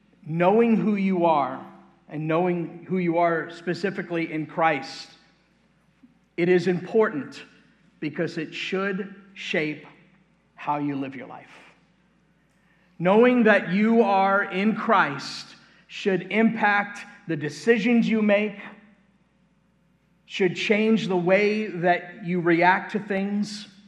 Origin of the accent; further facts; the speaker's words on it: Brooklyn, New York, United States; also born or lived in Staten Island; I was born in Staten Island, grew up for a period of time in Brooklyn, New York.